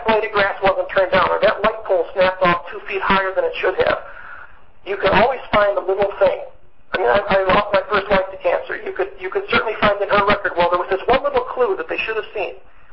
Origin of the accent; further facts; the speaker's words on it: Ann Arbor, Michigan, United States; I grew up in Ann Arbor, Michigan, so I'm kind of familiar with that.